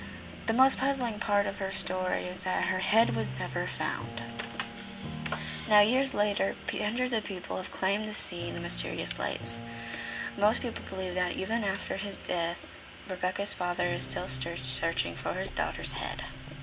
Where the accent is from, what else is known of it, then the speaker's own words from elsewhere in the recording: Indiana, United States; Spooklight Hill is a very common thing from where I'm from Indiana.